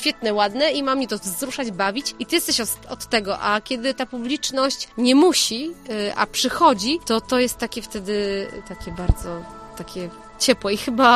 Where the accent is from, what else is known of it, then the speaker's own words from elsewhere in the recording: Komprachcice, Opole Voivodeship, Poland; bo ja rzeczywiście pochodzę z Komprachcic, tam się wychowałam. W Opolu też, ale w Opolu bardziej chodziłam do szkoły